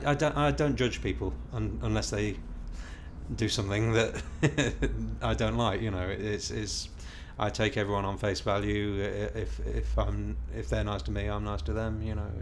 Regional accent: East Midlands, United Kingdom; now in Ipswich, United Kingdom; Because I'm originally from Lincolnshire, I always go to Cadwell Park for the British Superbikes, and living in Ipswich

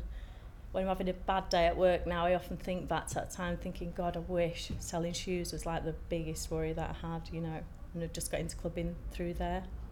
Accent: Manchester, North West England, United Kingdom; I'm 40 and I'm from Manchester.

